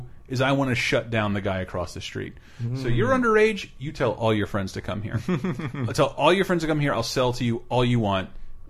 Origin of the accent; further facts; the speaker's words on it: Tallahassee, Florida, United States; Growing up in Tallahassee